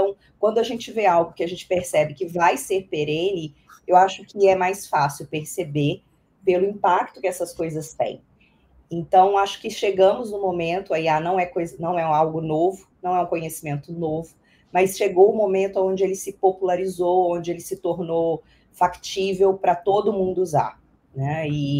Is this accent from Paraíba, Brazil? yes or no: no; Belo Horizonte, Minas Gerais, Brazil; accent: Minas Gerais; Vou perceber também que eu sou mineira, pelo sotaque. Estamos aqui falando de Belo Horizonte.